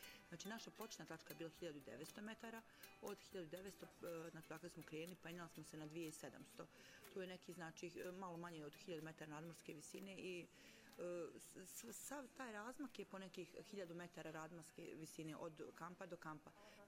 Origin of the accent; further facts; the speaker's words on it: Bijeljina, Republika Srpska, Bosnia & Herzegovina; Ja sam bila jedina iz Bjedinje, znači uopšte sa ove naše regije.